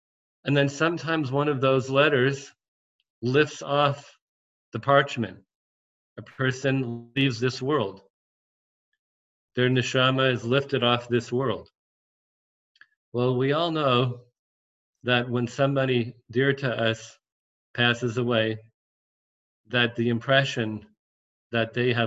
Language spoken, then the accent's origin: English; Denver, Colorado, United States; Rabbi and Mrs. Meyer, who live in Denver, which is my hometown.